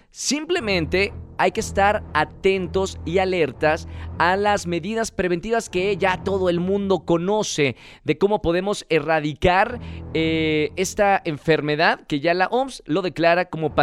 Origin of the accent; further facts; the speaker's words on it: Mexico; Ya saben cómo somos los mexicanos.